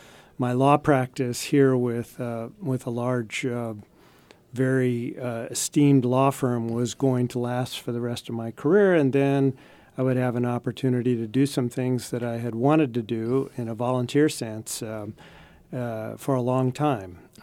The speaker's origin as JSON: {"language": "English", "region": "California", "country": "United States", "said": "Northern California, San Francisco Bay Area."}